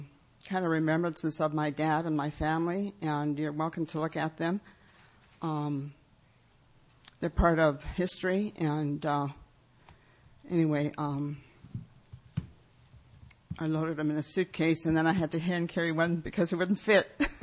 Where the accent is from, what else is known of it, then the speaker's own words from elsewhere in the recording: Egashik, Alaska, United States; also born or lived in Minidoka; While I was born in Minidoka, when my parents and older brother were there, I have no memories of being interned. I do remember growing up in my village of Egashik on the Alaska Peninsula